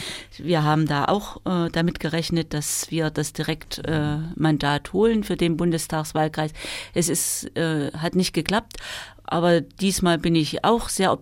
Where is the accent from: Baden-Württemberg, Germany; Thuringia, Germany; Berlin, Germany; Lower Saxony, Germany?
Thuringia, Germany; Weimar; Weil ich bin in Weimar geboren, bin dort auch in die Schule gegangen, habe hier viele Jahre im Umfeld von Weimar gelebt.